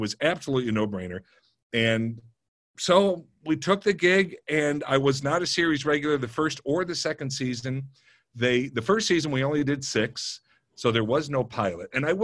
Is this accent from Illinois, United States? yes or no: yes; Chicago, Illinois, United States; We have a bunch of laughs because I'm from Chicago, so I knew Carell, and we were, you know, BSing about some Chicago.